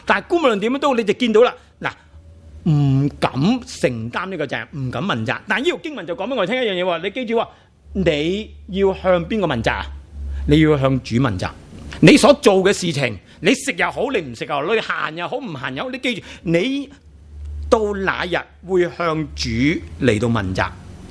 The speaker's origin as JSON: {"language": "Cantonese", "country": "China", "said": "呢个同我哋中国人择日子同一个意味嘅。"}